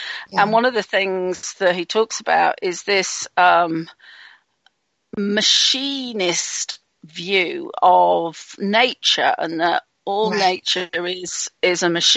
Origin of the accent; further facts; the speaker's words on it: England, United Kingdom; in England, and the kind of religious thing just did not resonate with me one iota